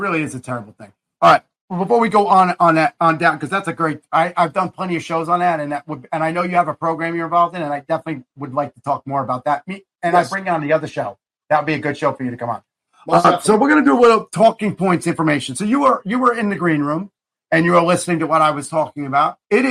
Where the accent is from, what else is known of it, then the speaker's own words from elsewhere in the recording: New Jersey, United States; Okay, remember, I'm from that area. Sorry. I'm from Jersey.